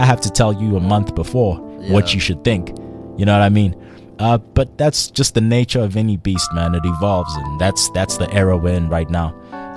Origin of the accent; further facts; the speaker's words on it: Durban, KwaZulu-Natal, South Africa; I'm from Durban, man.